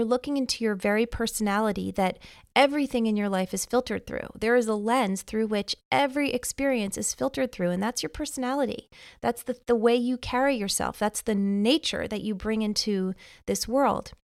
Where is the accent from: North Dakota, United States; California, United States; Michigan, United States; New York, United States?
New York, United States; accent: New York; Anyone who's been to, wow, my New York accent really just came out there, pause.